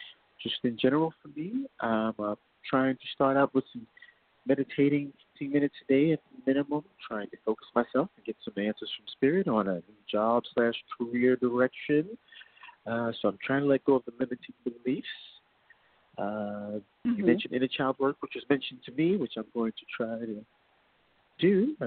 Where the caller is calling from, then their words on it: New York, United States; I'm calling from New York.